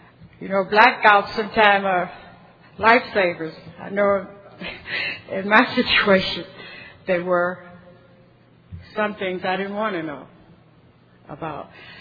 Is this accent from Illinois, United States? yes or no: yes; Chicago, Illinois, United States; moved away as an adult; now in Cleveland, United States; I grew up in Chicago, as I said, and my third husband, he and I both were products of Chicago, and we decided we didn't want to bring the kids up there, so we relocated to Cleveland, Ohio.